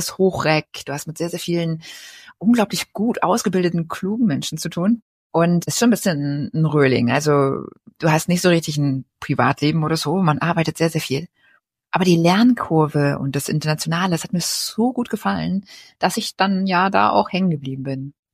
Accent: Mecklenburg-Vorpommern, Germany; Naja, ich bin auf Rügen aufgewachsen und meine beiden Eltern sind öffentlicher Dienst.

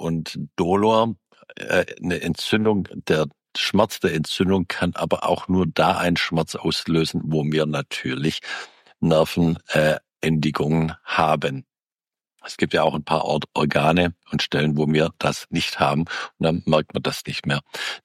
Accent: Baden-Württemberg, Germany; Nicht mal ich als Schwabe sage Ischämie.

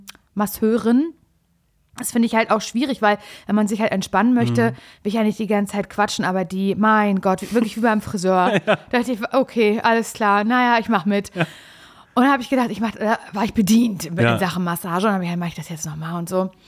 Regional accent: East Germany, Germany; bin halt ein Ossi-Kind

